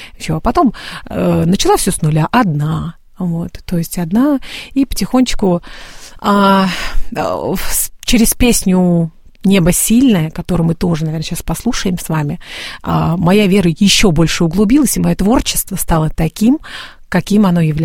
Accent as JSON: {"language": "Russian", "town": "Tolyatti", "region": "Samara Oblast", "country": "Russia", "tie": "born or raised there", "also_born_or_lived": "Moscow", "said": "Мы переехали в Москву с сестренкой, и пути наши разошлись. Меня позвали замуж в Самару, вот, а сами вообще родом из Тольятти."}